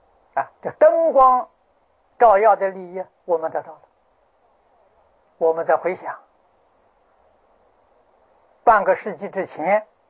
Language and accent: Chinese; Anhui, China; 啊，我的家乡在安徽。啊，从我家乡到九华山，啊，每年去